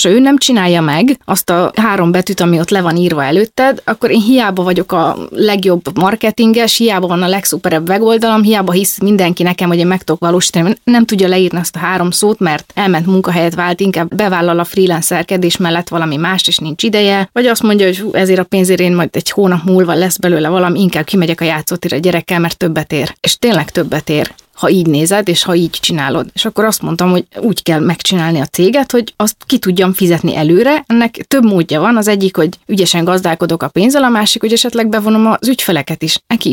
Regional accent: Hungary; Igen, hogy eljöttek Romániából, és feláldozták a saját karrierjüket azért, hogy én itt magyarként itt teljesedjek ki.

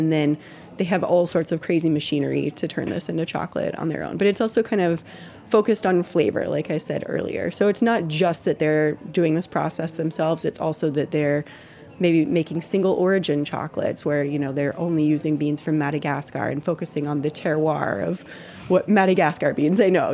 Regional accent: Texas, United States; I'm from Texas. I just moved here 2.5 years ago.

